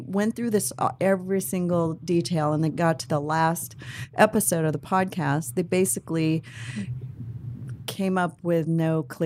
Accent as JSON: {"language": "English", "region": "New Jersey", "country": "United States", "said": "I'm from Jersey."}